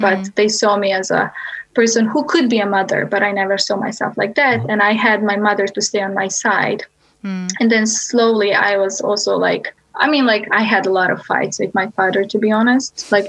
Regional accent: Bosnia & Herzegovina; now in United States; I've been living in the US for how many years? Like 4 years. And then I grew up in Bosnia and Balkans, but I would travel a lot to Europe and work.

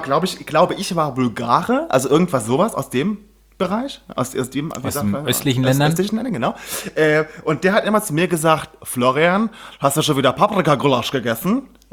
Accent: Saarlouis, Saarland, Germany; Man musste bei uns im Saarland in Saarlouis musste man in einem Vierer Golf Fahrschule.

